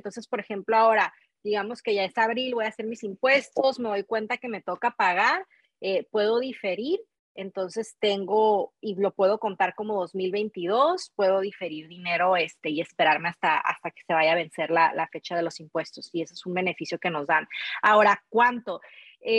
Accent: Mexico; yo que vengo de México, no hay tanto allá.

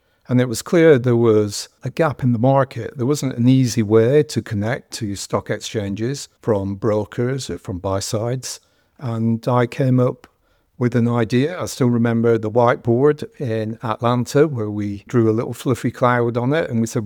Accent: Accrington, North West England, United Kingdom; accent: Northern English; I'm, as you can tell from the Northern English accent, I'm originally from Accrington, Lancashire. For those of you who don't know England very well, that's just above Manchester in the north of the country.

